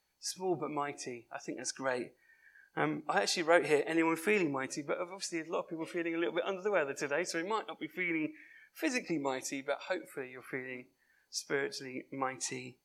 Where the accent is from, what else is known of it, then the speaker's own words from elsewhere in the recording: Chichester, South East England, United Kingdom; came up with this thing called 24/7 prayer in my hometown, Chichester.